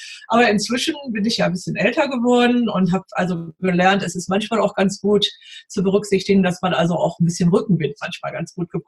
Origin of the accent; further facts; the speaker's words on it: Northern Germany, Germany; Ich stamme ja aus Norddeutschland ursprünglich.